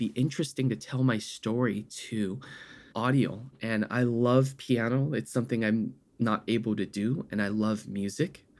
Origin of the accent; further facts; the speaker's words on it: San Francisco, California, United States; I grew up in San Francisco and I went to University of California, Riverside.